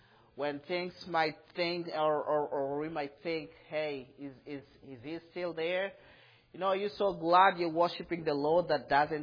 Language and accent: English; Kenya; English is a second language; moved away; I'm from Kenya, Africa.